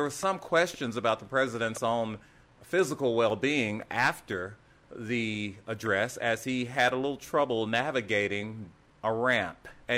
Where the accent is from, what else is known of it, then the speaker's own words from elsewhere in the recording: Texas, United States; as we have an uptick in cases in many states, including my home state of Texas, which has always been wrongheaded about the way they handled this